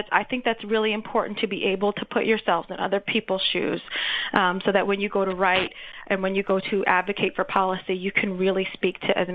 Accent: Michigan, United States; the Upper Peninsula, Michigan, is what I would probably consider where my hometown-ish area. We grew up around the world, but that's where I graduated from high school, and that was because my mother was in the Air Force

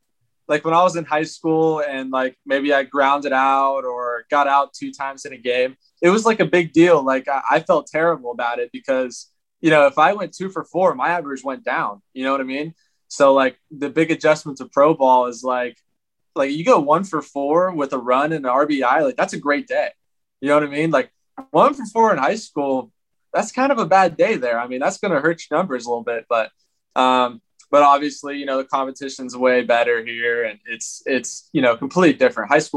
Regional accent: Cambridge, Ohio, United States; also born or lived in Zanesville; So, yeah, I was born in Ohio. In a really small town. I was born in Zanesville, Ohio, but we didn't even live there. That was the biggest city around. And we lived in a small town called Cambridge.

